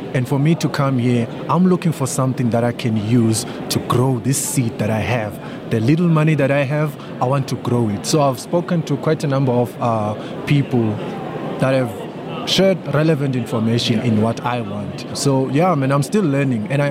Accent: Motherwell, Eastern Cape, South Africa; from the Eastern Cape. I came all the way from the Eastern Cape here to get more information about finances, yeah.

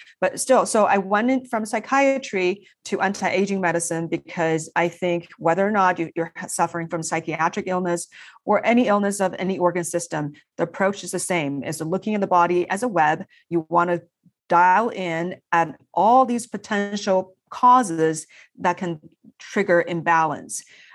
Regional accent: China; I grew up in China.

